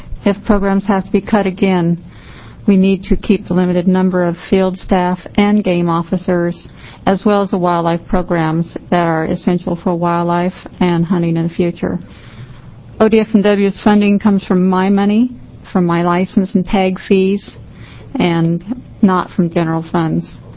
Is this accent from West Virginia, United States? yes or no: no; Bend, Oregon, United States; I'm from Bend, Oregon.